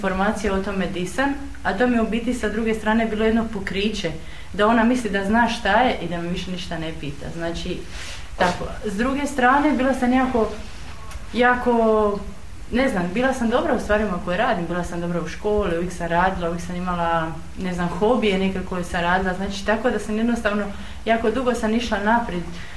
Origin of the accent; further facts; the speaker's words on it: Croatia; dolazim iz Hrvatske, imam 30 godina i tu sam sa svojim čerkom od 4 godine.